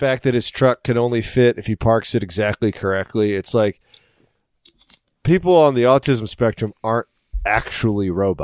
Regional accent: Maryland, United States; I say just Maryland, and then when they start talking about Baltimore, and I go, oh, not even a little bit close to that.

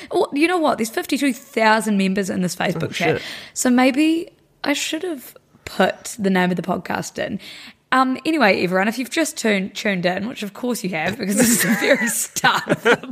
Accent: New Zealand; That's my brother. We're from New Zealand.

